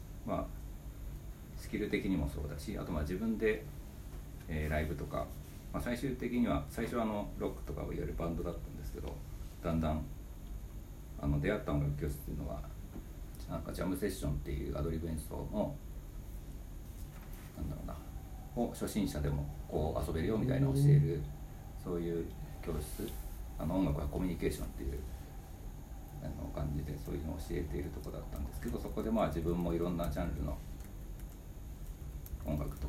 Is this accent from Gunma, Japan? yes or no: yes; Gunma, Japan; moved away as an adult; 大学の時に、群馬県出身なんですけど、大学の時にこっちに来て